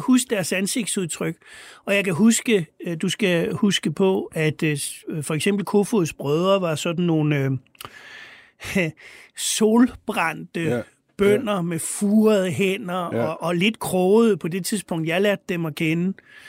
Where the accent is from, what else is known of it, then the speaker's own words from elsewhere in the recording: Bornholm, Capital Region of Denmark, Denmark; moved away; da jeg flyttede fra Bornholm